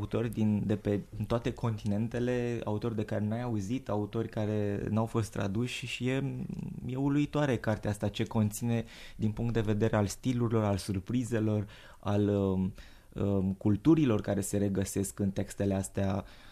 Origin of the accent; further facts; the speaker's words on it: Romania; fiește că sunt român